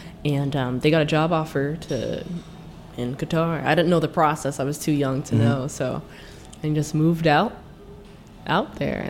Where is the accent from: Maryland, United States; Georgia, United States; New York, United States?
New York, United States; Brooklyn; born there; also born or lived in Pittsburgh; I was born in Brooklyn, and from there we moved to Pittsburgh, PA. Lived there for about 7 years because I guess I was seven.